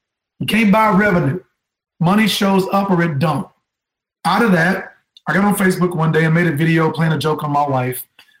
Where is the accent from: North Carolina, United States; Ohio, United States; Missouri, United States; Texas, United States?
Texas, United States; My story starts out, I grew up in Central Texas. My mother taught school. My dad worked at the local jail.